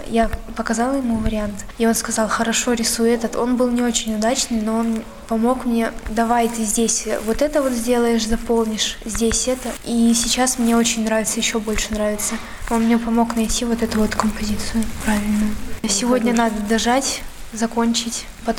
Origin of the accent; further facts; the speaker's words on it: Borovichi, Novgorod Oblast, Russia; из Боровичей, ученица ДШИ имени Лядова.